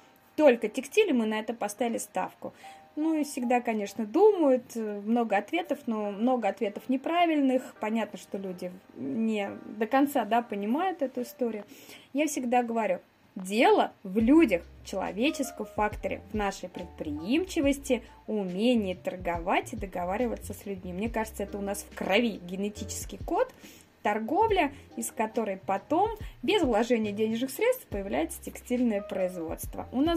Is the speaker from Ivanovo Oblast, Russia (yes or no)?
yes; Shuya, Ivanovo Oblast, Russia; Я коренная, ну-ка скажите, как называют меня?